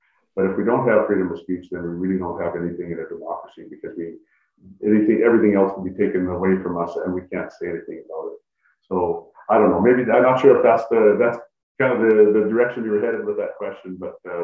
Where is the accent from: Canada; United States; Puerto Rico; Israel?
Canada; Alberta; Born and raised in Alberta.